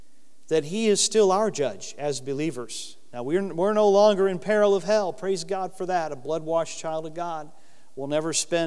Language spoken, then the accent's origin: English; Michigan, United States; As my pastor used to say when I was growing up in Michigan years ago